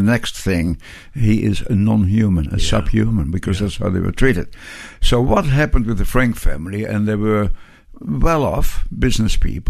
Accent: Deventer, Overijssel, Netherlands; I said, from Holland. And he said, what city? I said, Deventer.

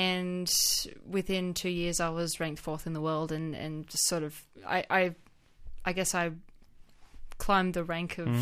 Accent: Port Macquarie, New South Wales, Australia; Well, I grew up in Port Macquarie

